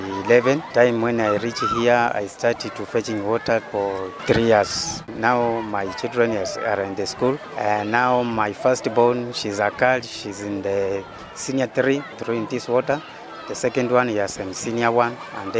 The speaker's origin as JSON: {"language": "English", "country": "Kenya", "second_language": "English", "lives_now": "South Sudan", "said": "Yes, and I'm Kenyan nationality."}